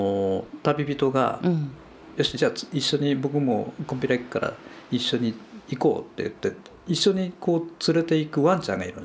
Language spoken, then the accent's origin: Japanese; Kagawa, Japan; あの僕のほらふるさとの香川県に有名なコンピラさんってあるんですよ、